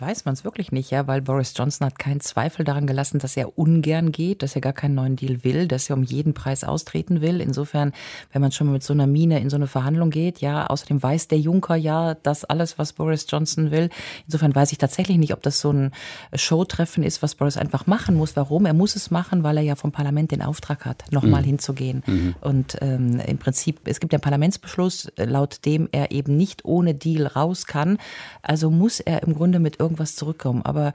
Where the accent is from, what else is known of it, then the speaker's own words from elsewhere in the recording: Rhineland, Germany; Nein, aber ich komme aus dem Rheinland